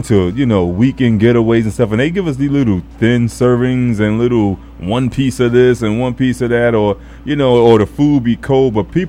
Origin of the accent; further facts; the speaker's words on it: New York City, New York, United States; And I'm from 121st Street in Morningside.